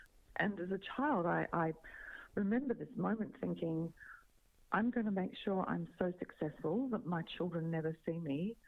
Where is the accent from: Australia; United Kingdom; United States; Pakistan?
Australia; Melbourne, Victoria; So I was born in Melbourne, Australia. Raised here. I've worked around the world, but always chosen to live here.